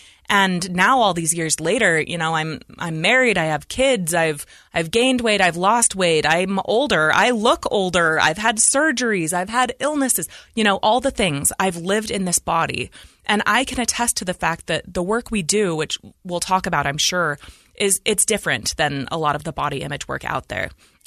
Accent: Idaho Falls, Idaho, United States; We were raised in Idaho Falls, Idaho. My parents still live there.

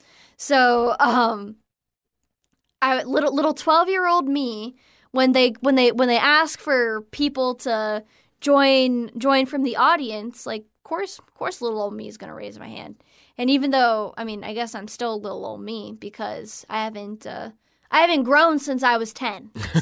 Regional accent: Florida, United States; yeah, I'm from Florida and I'm on vacation with my family.

